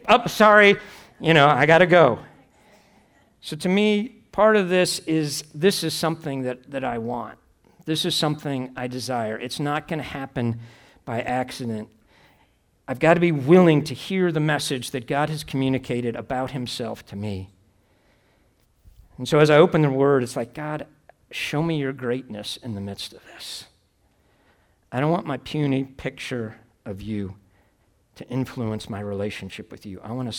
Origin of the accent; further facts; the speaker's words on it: Chicago, Illinois, United States; I'm from Chicago, so I got to do some love for my Bulls there.